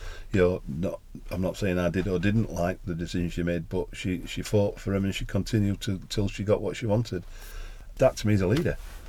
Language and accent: English; East Midlands, United Kingdom; I'm from the Peak District. And I'm really, really proud of saying, I know it quite well. I've been brought up within it.